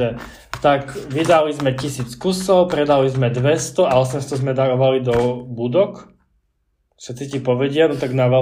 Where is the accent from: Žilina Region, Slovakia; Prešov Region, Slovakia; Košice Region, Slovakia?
Košice Region, Slovakia; Košice; Ja si pamätám svoju knižnicu doma na Silisku v Košiciach